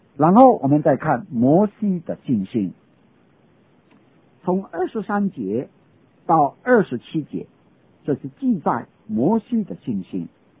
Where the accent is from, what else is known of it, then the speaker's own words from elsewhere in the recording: China; 在我们中国人常常以一块什么石头啦